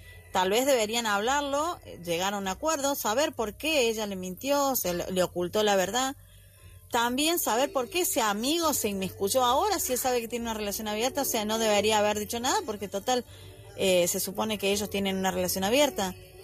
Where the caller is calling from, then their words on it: Argentina; desde Argentina